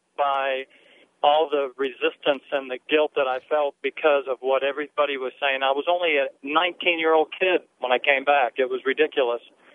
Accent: Miami, Florida, United States; No, I didn't. I grew up in Miami, Florida.

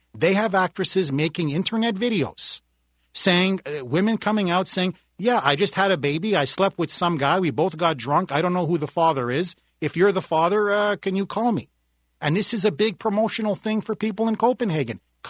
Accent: Montreal, Quebec, Canada; I'm originally from Montreal, born and raised.

